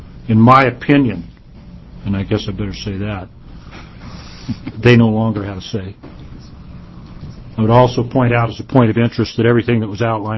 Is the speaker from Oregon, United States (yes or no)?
yes; Oregon, United States; I was raised here in the Willamette Valley, farmed here, went to Madras, been farming there for 32 years.